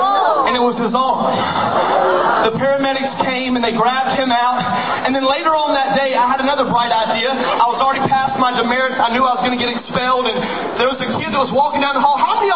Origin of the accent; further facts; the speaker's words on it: Alabama, United States; I came all the way from Alabama to show some love.